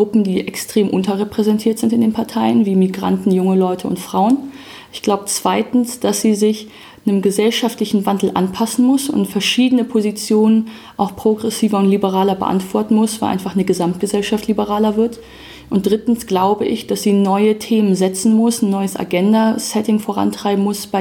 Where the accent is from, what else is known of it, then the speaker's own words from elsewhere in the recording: Wuppertal, North Rhine-Westphalia, Germany; ich bin 28 Jahre alt, komme gebürtig aus Wuppertal